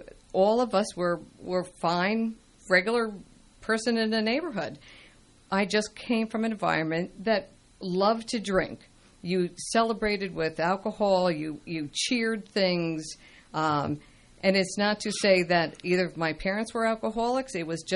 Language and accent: English; New Jersey, United States; I grew up in New Jersey. I grew up in a nice, affluent community. I was a child during the 60s.